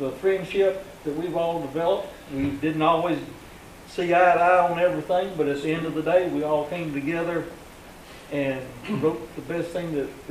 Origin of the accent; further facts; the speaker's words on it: Tullahoma, Tennessee, United States; also born or lived in Lincoln County, Tennessee; My roots go back to this county almost 200 years now. I was born in Lynn County Hospital. And I was raised in Tullahoma, but I chose after I got out of school at UT and I ought to come back to Lincoln County to live.